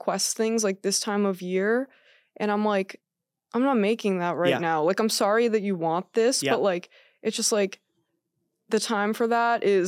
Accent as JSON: {"language": "English", "region": "New Hampshire", "country": "United States", "said": "I'm from New Hampshire. So like there's farms."}